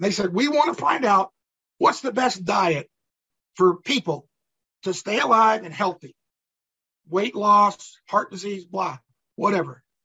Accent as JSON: {"language": "English", "region": "the South", "country": "United States", "said": "I'm from the South, and there's an old expression, whoever calls the tune, or you dance to whoever calls the tune."}